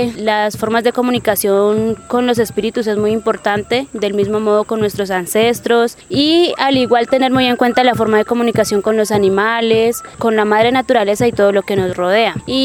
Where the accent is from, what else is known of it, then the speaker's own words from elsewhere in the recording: Toribío, Cauca, Colombia; vengo del territorio de Toribío. Actualmente vivo en el resguardo de López Adentro.